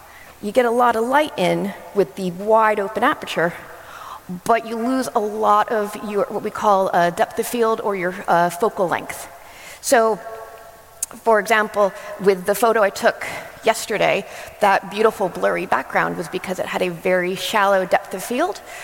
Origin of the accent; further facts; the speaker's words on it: New Jersey, United States; Also, if you didn't notice the accent, I am American. I'm from New Jersey, so I talk very fast.